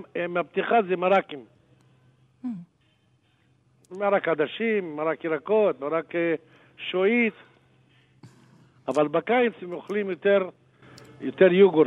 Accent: Kafr Qana, Northern District, Israel; כי אני נולדתי בכפר קנה, אוקיי? והזכרונות שלי בכפר קנה זה בשנות ה-60-70.

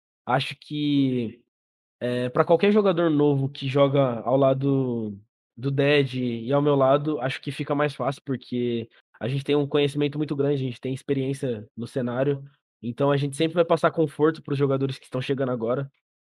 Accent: São Paulo, Brazil; E eu também sou de São Paulo, então eu sempre tô indo pra minha casa ver minha família

